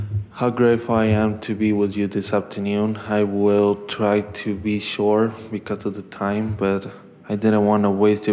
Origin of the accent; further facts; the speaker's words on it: Mexico; English is a second language; now in United States; I've been here for a month, actually, in the Windsor State. I'm originally from Mexico, so sorry for my accent.